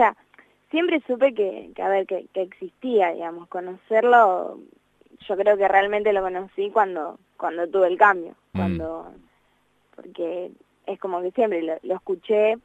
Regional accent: Rosario, Santa Fe, Argentina; born there; Tengo 20 años, nací acá en Rosario.

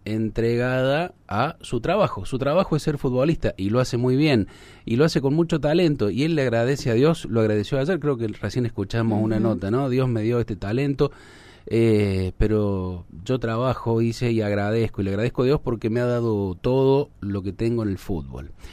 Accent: Argentina; born there; los que nacimos en Argentina

